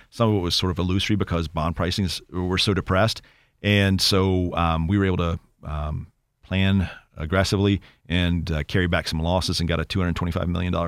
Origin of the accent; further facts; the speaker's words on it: East Coast, United States; moved away; And growing up on the East Coast, you come here, lack of humidity, right? We don't have mosquitoes.